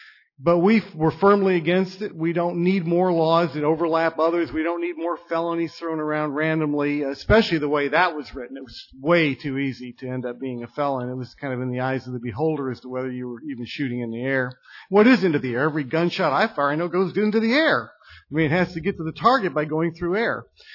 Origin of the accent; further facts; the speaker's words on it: Hillside, Illinois, United States; also born or lived in Kankakee; Illinois is my birth state. I was born in Kankakee. I grew up in Hillside, not too far from here.